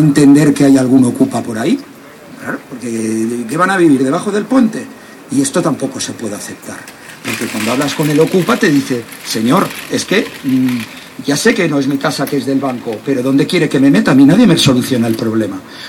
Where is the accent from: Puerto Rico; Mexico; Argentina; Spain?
Spain; Sitges, Catalonia; no haya un piso donde podamos vivir en Sitges, los que somos de Sitges